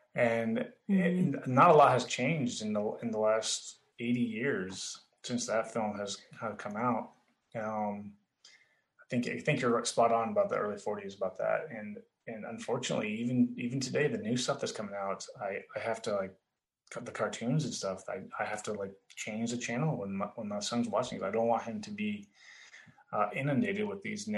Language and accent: English; California, United States; also born or lived in Florida; now in Texas, United States; But we grew up in Texas. And we were born in Texas, actually, and moved to California very early on. We spent a long time in California. about a decade, and then we spent another decade plus in Florida